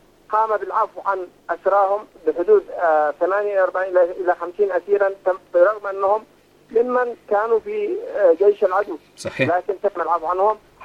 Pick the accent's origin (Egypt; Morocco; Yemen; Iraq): Yemen; نحن كشعب يمني مصطفون إلى جانب الجيش واللجان الشعبية، نحن شعب همدان، شعب خولان معروفون عبر التاريخ